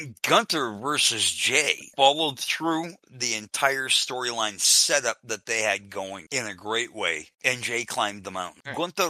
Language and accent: English; Canada; Well, being Canadian, I'm sure some people would expect me to pick the Canadians